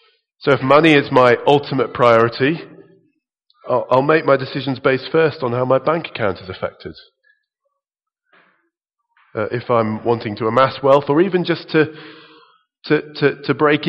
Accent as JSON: {"language": "English", "region": "England", "country": "United Kingdom", "said": "After all, we're Anglicans, and we're English, we're moderate."}